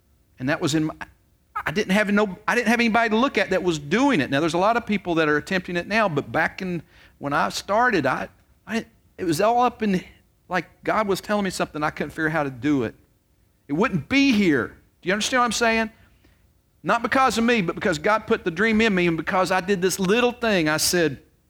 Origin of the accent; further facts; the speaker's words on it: Virginia, United States; moved away as an adult; And I wasn't from around here. I moved down here from Virginia and was transferred down here by the job I worked with.